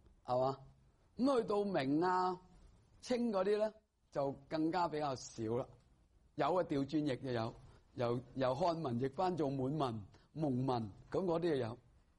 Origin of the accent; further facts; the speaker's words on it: China; 咁我哋中国人嘅翻译嘅经典呢就有一个好处。